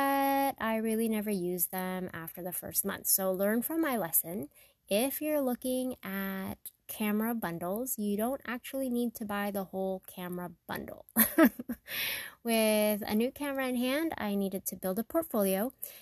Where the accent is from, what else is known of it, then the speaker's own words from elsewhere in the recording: Sacramento, California, United States; That one free wedding in a veterans hall in my hometown of Sacramento took me to snowy resorts in South Lake Tahoe